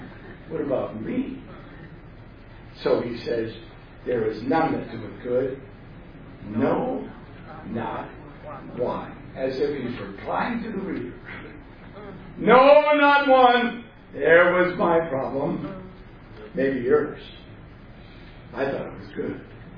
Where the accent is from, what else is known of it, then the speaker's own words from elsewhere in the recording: Vassar, Michigan, United States; I'm from Vassar, Michigan. Talk about podunk.